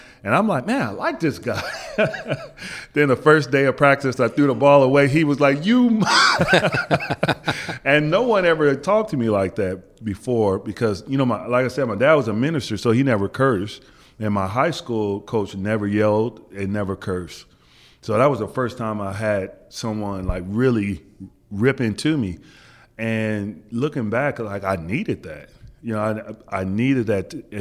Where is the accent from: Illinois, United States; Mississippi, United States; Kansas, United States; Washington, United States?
Kansas, United States; I mean, listen, I was from Kansas. I didn't know PJ's reputation on the court or anything like that.